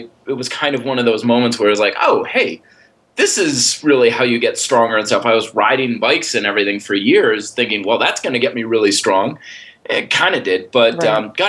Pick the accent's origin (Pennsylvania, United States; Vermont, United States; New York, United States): Vermont, United States; I grew up in Vermont and never was much for like team sports.